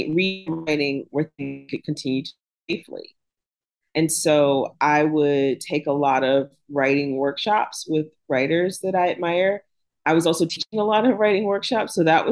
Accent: Jacksonville, Florida, United States; also born or lived in Pittsburgh; now in Oxford, United States; This is a return to the South for me. I grew up in the South, Jacksonville, Florida.

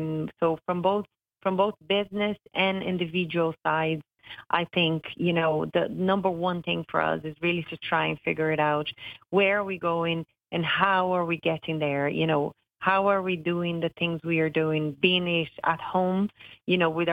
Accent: Rio de Janeiro, Brazil; moved away as an adult; I am originally from Rio de Janeiro, and when I was 23, so basically 20 years ago now, I left Rio to move to the Caribbean

